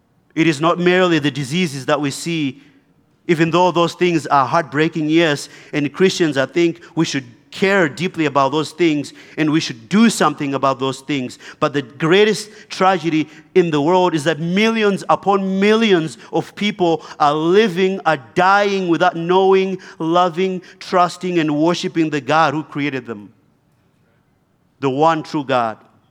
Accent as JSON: {"language": "English", "country": "Zimbabwe", "tie": "born there", "said": "I was born in Zimbabwe. My people group is the Shona people group."}